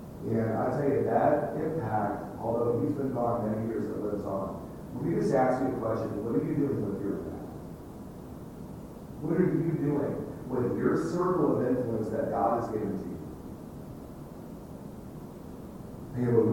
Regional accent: Atlanta, Georgia, United States; I grew up in Atlanta, Georgia.

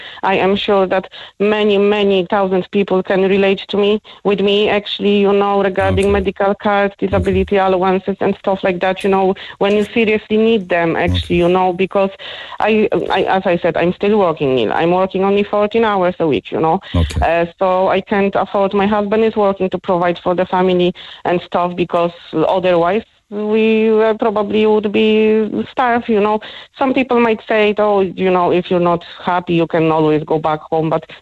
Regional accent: Poland; English is a second language; now in Ireland; No, I obviously not going to be ever Irish because I was born and bred in Poland, you know.

